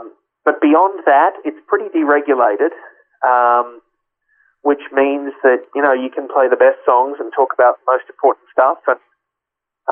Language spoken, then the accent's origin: English; Australia; now in Canada; because I'm Australian, obviously, and Australians act this way. And then you move to Canada